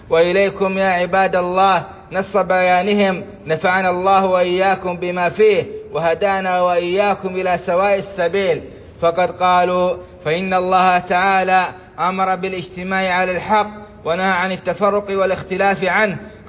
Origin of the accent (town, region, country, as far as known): Saudi Arabia